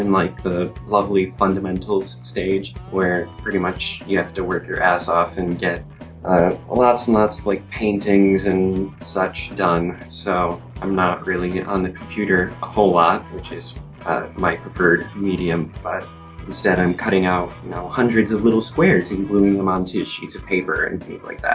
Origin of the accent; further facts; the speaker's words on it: Kalamazoo, Michigan, United States; now in Detroit, United States; I'm in Detroit to go to school and to, of course, get out of my hometown of Kalamazoo, Michigan.